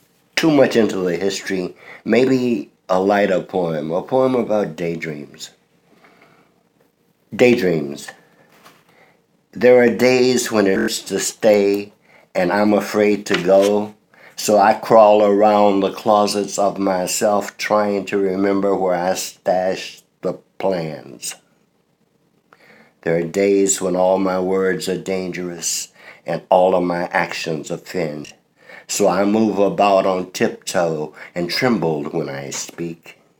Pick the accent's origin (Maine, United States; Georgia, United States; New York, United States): Georgia, United States; Atlanta; I'm from Atlanta, yes. Uh-huh. So when I left Atlanta, a segregated place, there was no work for me.